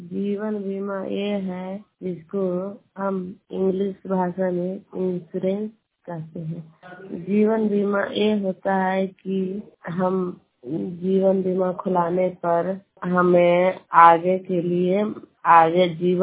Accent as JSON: {"language": "Hindi", "region": "Bihar", "country": "India", "said": "मैं बलवा पर के रहने वाली हूँ और नारदीगंज प्रखंड में रहा है और नवादा डिस्ट्रिक्ट से बिलोंग करती हूँ।"}